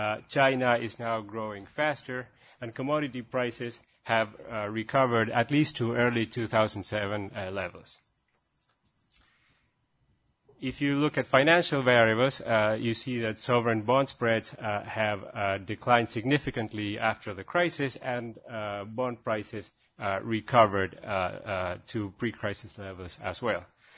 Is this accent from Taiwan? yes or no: no; Argentina; And I'm from Argentina.